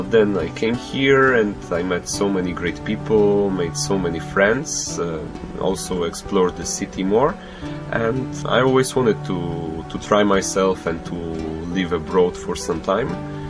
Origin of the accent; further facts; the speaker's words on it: Poland; English is a second language; moved away as an adult; now in Sofia, Bulgaria; I'm from Poland and I've been living in Sofia for almost 2 years now.